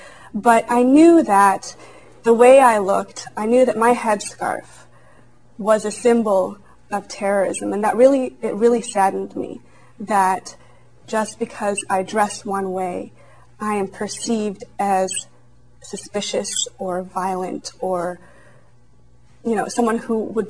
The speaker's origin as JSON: {"language": "English", "country": "United States", "said": "And as an American, I want to help in protecting my nation and protecting my country"}